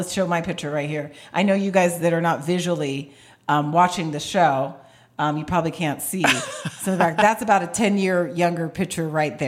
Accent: New York, United States; born there; moved away; So I've lived here most of my life. I was born in New York, but this is my life here.

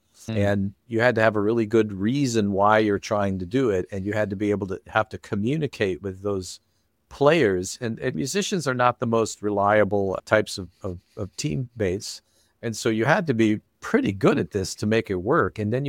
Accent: Casper, Wyoming, United States; and I grew up in Casper, Wyoming. A town that if you sneezed, you would have driven across the town in that course of that sneeze.

